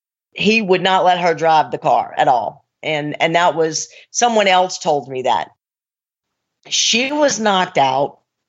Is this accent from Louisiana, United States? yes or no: yes; Louisiana, United States; I said, I'm from Louisiana. You know where I'm from.